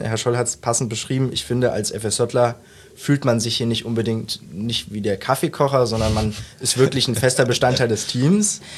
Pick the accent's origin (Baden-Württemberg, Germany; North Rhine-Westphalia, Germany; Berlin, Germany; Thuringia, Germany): North Rhine-Westphalia, Germany; Mönchengladbach; Ich bin kein Saarländer. Ich komme ursprünglich aus Mönchengladbach, also wohne da jetzt viele Jahre meines Lebens